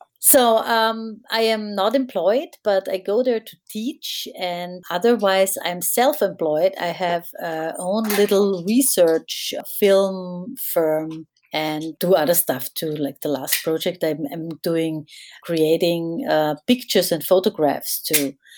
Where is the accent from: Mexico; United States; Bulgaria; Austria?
Austria; Graz, Styria; I'm from Graz, Styria.